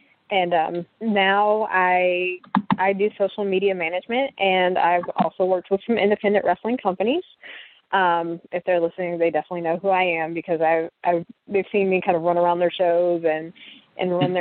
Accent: Nashville, Tennessee, United States; And I'm from Nashville originally, so that was a hotbed territory, even though, you know, Nashville is about 3 hours from Memphis.

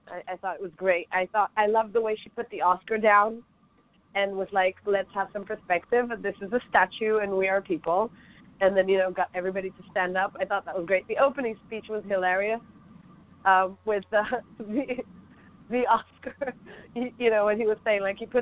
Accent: London, United Kingdom; luckily, you know, I grew up in London, so I could also play like the British roles

